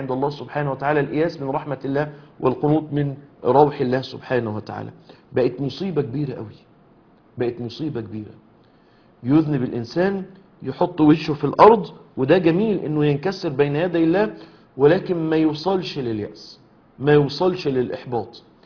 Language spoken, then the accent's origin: Arabic; Egypt; باللغة الدارجة عندنا في مصر